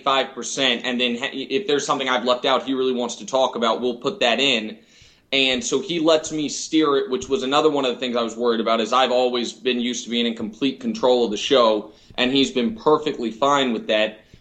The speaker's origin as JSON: {"language": "English", "town": "Kansas City", "region": "Missouri", "country": "United States", "tie": "born or raised there", "said": "I miss Kansas City because that's my heart and my hometown, but I could not be happier 2 weeks in than I am right now."}